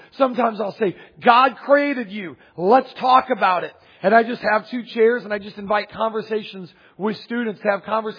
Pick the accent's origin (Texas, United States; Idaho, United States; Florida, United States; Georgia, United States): Florida, United States; Pensacola; by the way, if I haven't gotten to meet you yet. I'm from Pensacola, Florida.